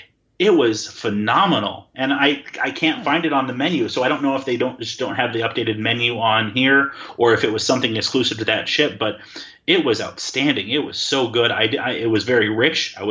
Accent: Wisconsin, United States; I mean, I'm from Wisconsin, the land of cheese.

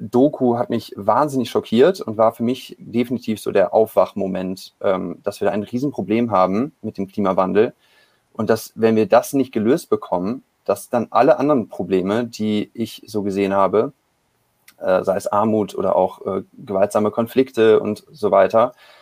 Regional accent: Cologne, North Rhine-Westphalia, Germany; Und es war Karneval in Köln, ich komme aus Köln.

